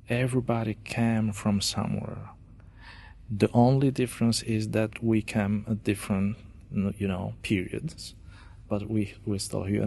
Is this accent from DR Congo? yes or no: yes; DR Congo; now in Reading, United States; I come from the Democratic Republic of Congo, and I've been living here for 14 years now.